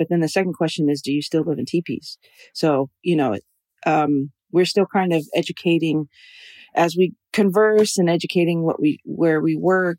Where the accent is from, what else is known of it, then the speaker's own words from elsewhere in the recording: New Mexico, United States; I'm from the Pueblo of Laguna tribe in New Mexico, and also from the Omaha, or as the public knows it as Omaha, tribe of Nebraska.